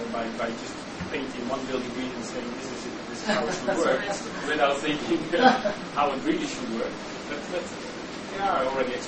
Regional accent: Zimbabwe; moved away; I remember when I came from Zimbabwe 10 years ago

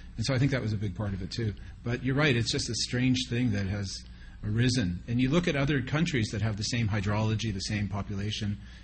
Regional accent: Canada; And so, we're Canadian. Every government spends half its time looking over its shoulder.

